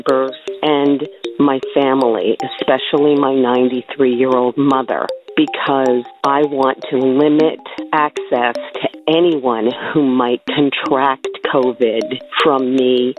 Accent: Bernardsville, New Jersey, United States; I'm from Bernardsville, New Jersey, though I do not teach there.

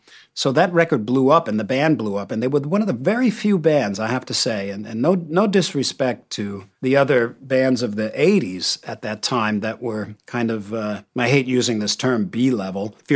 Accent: United States; I think it was interesting to pick me to be in … being that I am so American.

